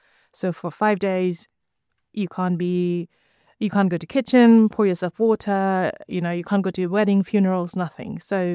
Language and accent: English; Nepal; moved away as an adult; now in United Kingdom; I grew up in Nepal, moved to here in the UK when I was 20 years old. So that's 16 years ago now.